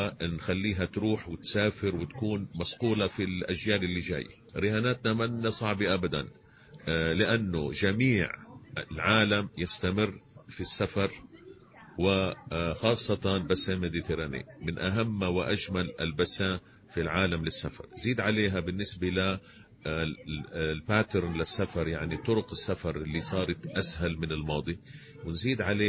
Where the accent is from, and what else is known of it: Tunisia